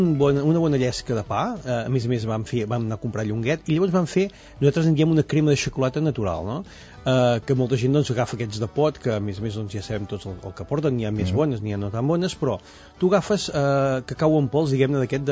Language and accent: Catalan; Catalonia, Spain; Jo que sóc de la Garrotxa